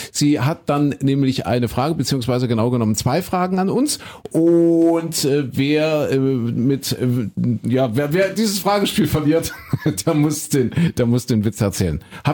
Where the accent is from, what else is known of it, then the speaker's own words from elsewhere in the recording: eastern Germany, Germany; ich bin ja ein Kind der DDR